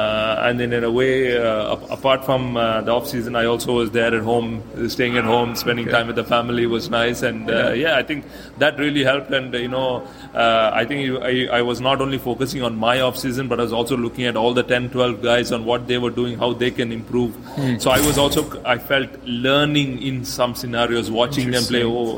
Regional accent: Bangalore, Karnataka, India; I mean, I come from Bangalore, which is altitude.

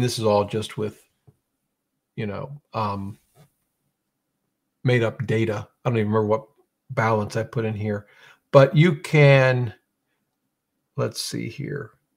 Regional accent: Ohio, United States; even though I grew up in Ohio.

